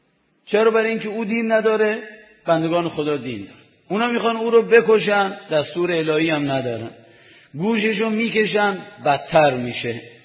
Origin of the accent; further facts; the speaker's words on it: Amol, Mazandaran, Iran; گفتم از اهل آمل هستم.